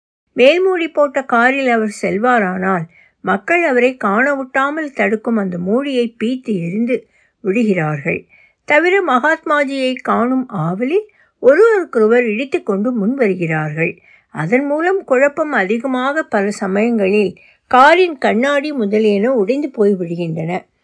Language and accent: Tamil; Tiruppur, Tamil Nadu, India; திருப்பூர் எனது சொந்த ஊராகவும் இருந்தது.